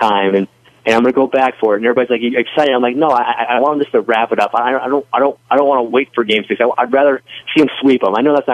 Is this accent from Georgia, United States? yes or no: no; Kansas City, Missouri, United States; I grew up in Kansas City, and I remember what it was like.